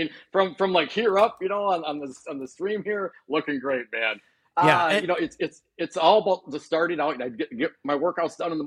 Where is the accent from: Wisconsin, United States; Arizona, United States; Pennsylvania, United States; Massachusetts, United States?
Wisconsin, United States; But yeah, I grew up in the Fox Valley, man.